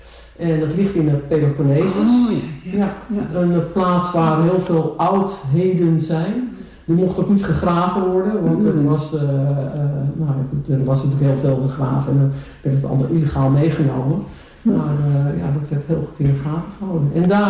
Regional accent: Haarlem, North Holland, Netherlands; born or raised there; now in Texel, Netherlands

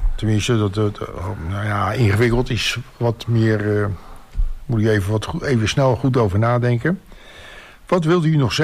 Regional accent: Almere, Flevoland, Netherlands; Hey, maar ik kom natuurlijk wel uit Almere, een miljoenenstad tegenwoordig.

